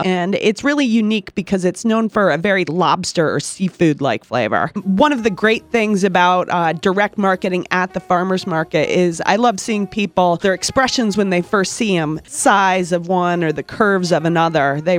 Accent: Westhampton, United States; I grew up in West Hampton. I went out and studied mycology and agriculture in Washington State. And after about 10 years, I moved back and started the farm.

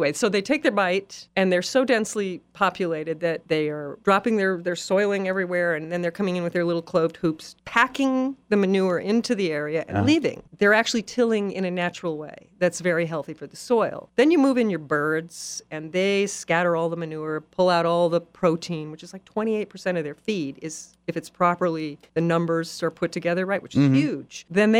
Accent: Oregon, United States; also born or lived in Midwest; I grew up in Oregon on a horse farm anyway. I spent a lot of time in the Midwest

